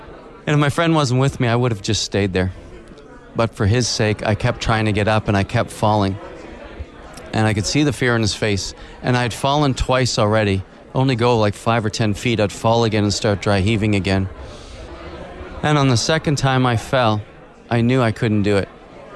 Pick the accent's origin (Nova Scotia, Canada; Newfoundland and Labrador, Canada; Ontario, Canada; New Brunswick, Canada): Nova Scotia, Canada; Halifax; I'm from Halifax, Nova Scotia, in Canada.